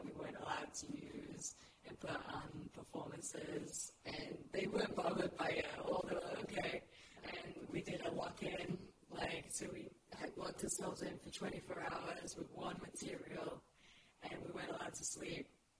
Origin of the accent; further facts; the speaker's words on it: Sheffield, Yorkshire and the Humber, United Kingdom; it doesn't matter if I'm from Sheffield